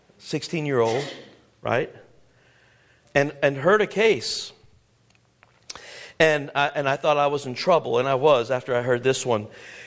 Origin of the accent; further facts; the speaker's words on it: Missouri, United States; And I told him, "I'm from Missouri."